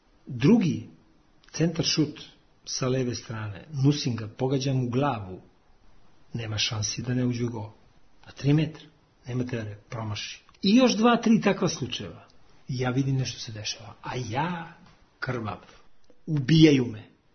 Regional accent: Serbia; mi smo Srbi

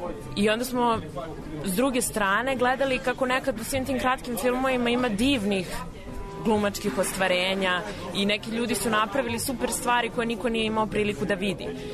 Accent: Belgrade, Serbia; ja sam iz Beograda

